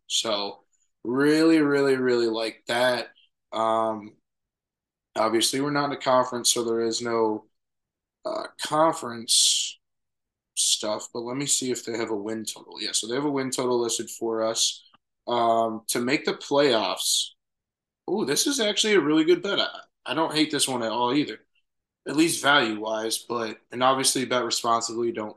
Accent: Illinois, United States; Obviously, I am betting from an Illinois, I'm from Illinois.

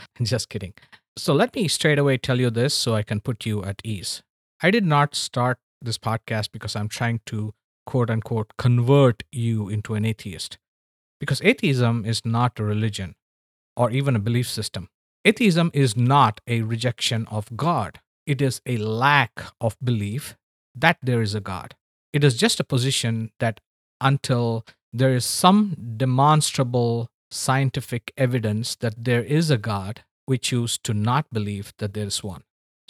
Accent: India; I'm originally from India.

